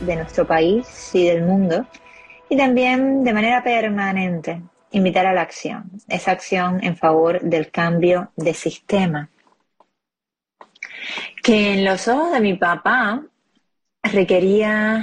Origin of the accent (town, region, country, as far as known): Cuba